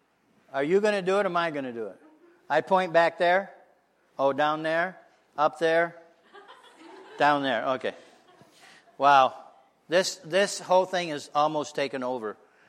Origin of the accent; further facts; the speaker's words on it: Perry, Michigan, United States; But probably in this housing area, there are more people than in my hometown of Perry, Michigan.